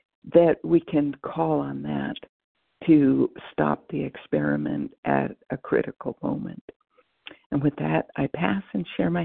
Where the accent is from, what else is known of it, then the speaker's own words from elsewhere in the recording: North Carolina, United States; now in Massachusetts, United States; I am officially from North Carolina, although I'm currently in Massachusetts.